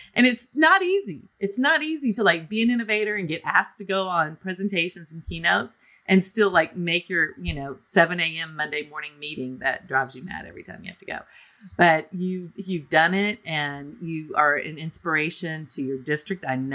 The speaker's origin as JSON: {"language": "English", "town": "Atlanta", "region": "Georgia", "country": "United States", "said": "I'm also from Atlanta where we have, you know, a plethora of HBCUs"}